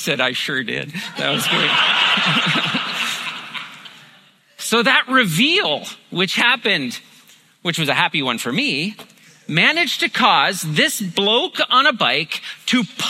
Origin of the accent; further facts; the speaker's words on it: Ontario, Canada; I've been a Jays fan since a kid in the growing up in Ontario